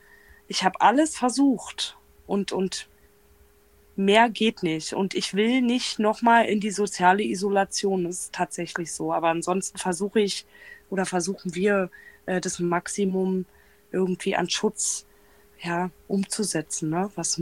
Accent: Berlin, Germany; ich komme aus Berlin

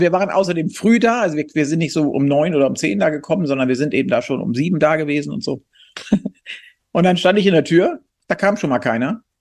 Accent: Hamburg, Germany; also born or lived in Munich, Germany; ich habe ja mal in München gewohnt, als Hamburger

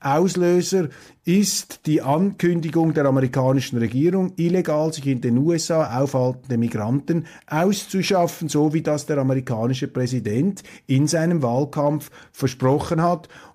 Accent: Switzerland; Als Schweizer ruft man da den Deutschen einfach zu, Opposition muss man widerlegen und nicht verbieten

